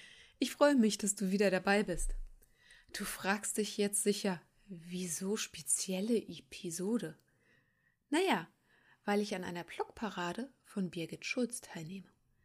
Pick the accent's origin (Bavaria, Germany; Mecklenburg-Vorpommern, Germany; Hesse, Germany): Hesse, Germany; Darmstadt; Ich komme eigentlich aus Hessen und bin in Darmstadt geboren.